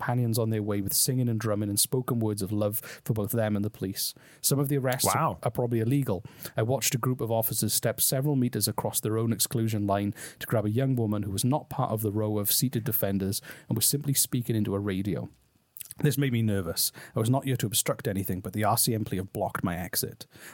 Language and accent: English; Wales, United Kingdom; I think I'd probably go, because I'm Welsh, go with, just be a bit of a cliche and go with something